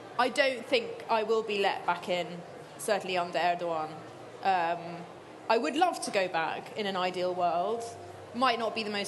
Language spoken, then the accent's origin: English; Turkey; Greeks are quite excited when they hear I'm from Turkey